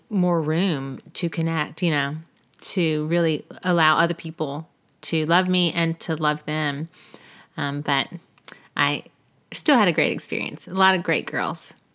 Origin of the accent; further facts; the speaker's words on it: United States; I'm just American.